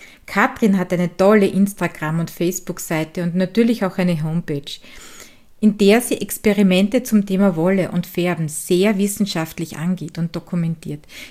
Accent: Styria, Austria; accent: Styrian; den steirischen Dialekt aus meiner Heimat

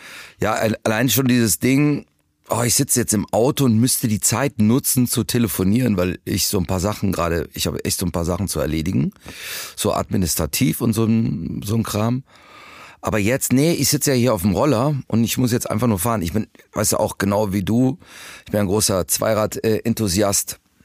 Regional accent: Cologne, North Rhine-Westphalia, Germany; Ich bin aus Köln, mit die Stadt mit der Kirche gegenüber von McDonald's

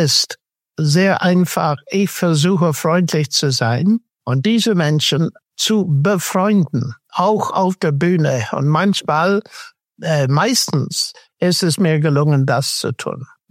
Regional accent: Northern Ireland, United Kingdom; ich bin in Nordirland aufgewachsen, wie Stefan schon vorhin gesagt hat. Meine Eltern waren gläubig

